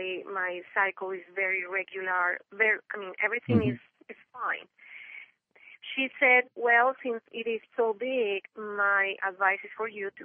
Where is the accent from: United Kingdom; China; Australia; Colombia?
Colombia; now in Connecticut, United States; Because I am originally from Colombia, and I live here in Connecticut.